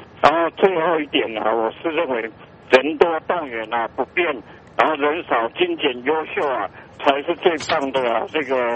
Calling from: Taichung, Taiwan; 喂，我是台中的

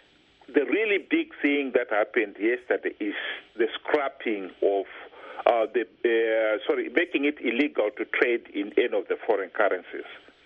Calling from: United Kingdom

